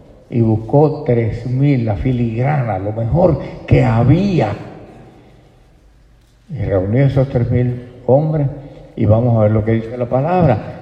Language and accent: Spanish; Puerto Rico; hay una cueva que se llama La Pajita en mi país, en Puerto Rico.